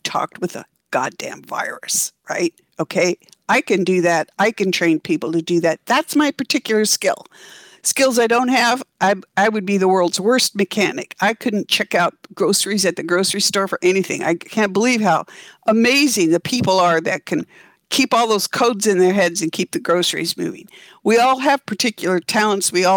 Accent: Oregon, United States; now in Seattle, United States; The area I grew up in Oregon burned down. Everything I knew as a kid is gone.

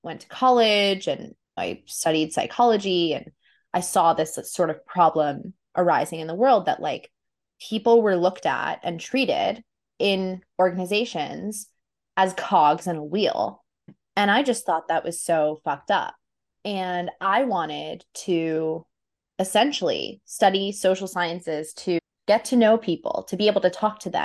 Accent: New York City, New York, United States; I grew up in New York City. I remember being in my New York City apartment, and Upper West Side, and not Brooklyn.

